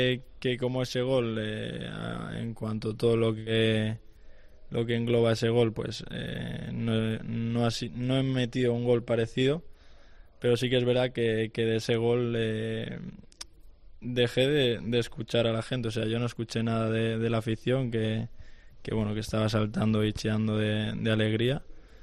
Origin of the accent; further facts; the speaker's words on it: Valencia, Valencian Community, Spain; yo hablo ahora por mí, soy de Valencia, soy del Valencia también, y creo que no hay mejor sitio bueno, para hacer una carrera con mi gente rodeado.